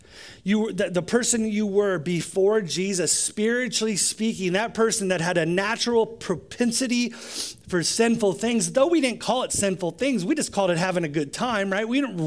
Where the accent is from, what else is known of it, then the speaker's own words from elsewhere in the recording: California, United States; I'm from California, so I can say those things. If you're not from California, you can't say those things.